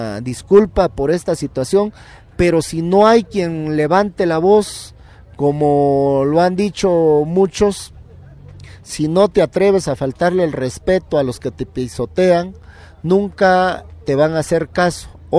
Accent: Oaxaca, Mexico; participamos como maestro oaxaqueño

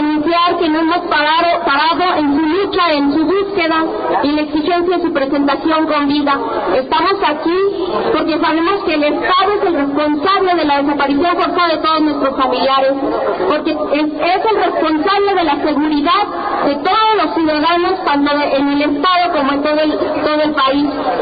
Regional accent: Pajacuarán, Michoacán, Mexico; Vengo de Pajacuarán, Michoacán, representando mi comunidad.

